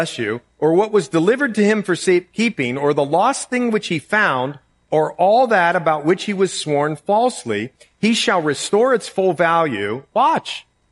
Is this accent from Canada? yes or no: no; Ireland; I'm Irish. Just get over it. That's how we do it.